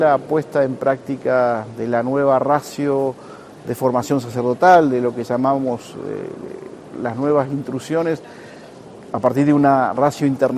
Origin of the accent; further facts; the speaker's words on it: Uruguay; Somos 2 obispos uruguayos